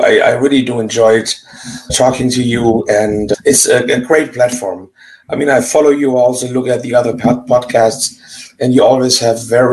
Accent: Germany; So the journey began in a little town in Germany. I'm born and raised in Germany.

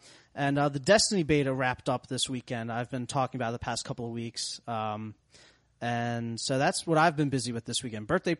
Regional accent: Philadelphia, Pennsylvania, United States; We're from Philadelphia. We're the city of brotherly love, but we really don't mean it, do we?

